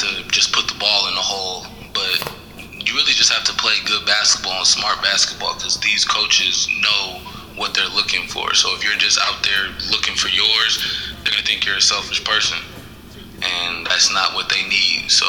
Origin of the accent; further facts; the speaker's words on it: Las Vegas, Nevada, United States; now in Canada; because I'm from Vegas, and coming to Canada, it's a tundra out here